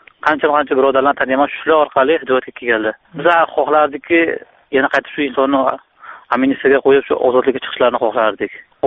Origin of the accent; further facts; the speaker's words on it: Khujand, Sughd, Tajikistan; Men Xo'jandanman, Tojikistondanman.